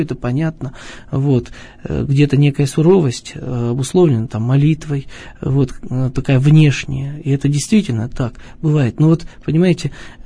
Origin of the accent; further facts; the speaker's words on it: Ural, Russia; Вот как-то все-таки мы, видимо, уральцы, если вот говорить о нашей среде, да, о нашей стороне.